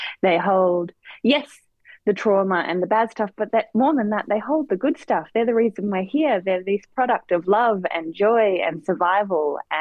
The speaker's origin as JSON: {"language": "English", "town": "North Sydney", "region": "New South Wales", "country": "Australia", "tie": "born or raised there", "said": "It's really lovely to be here talking about screenings in my hometown."}